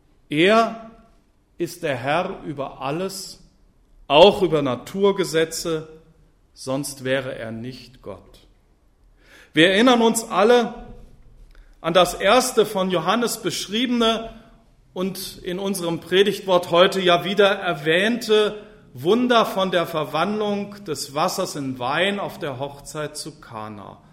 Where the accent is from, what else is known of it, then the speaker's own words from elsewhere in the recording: Germany; den wir als Deutsche ja immer gerne wieder mal bemühen